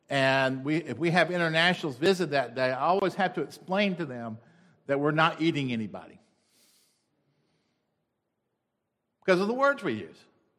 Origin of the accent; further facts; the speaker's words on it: Rock Hill, South Carolina, United States; You know, when I grew up in Rock Hill, South Carolina, we didn't have a Mexican restaurant.